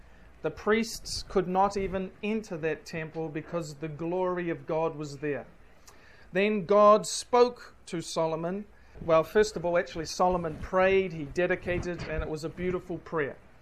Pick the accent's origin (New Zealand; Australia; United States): New Zealand; now in Fiji; I come from New Zealand. I've been in Fiji for about a little bit over two months now.